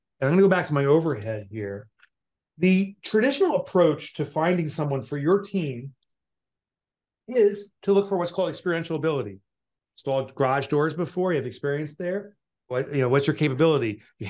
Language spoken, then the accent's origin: English; Northeast, United States; I'm from the Northeast.